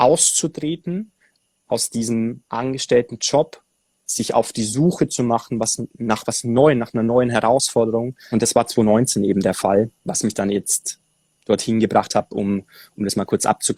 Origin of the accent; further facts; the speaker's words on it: Bavaria, Germany; Also ich bin aufgewachsen im Allgäu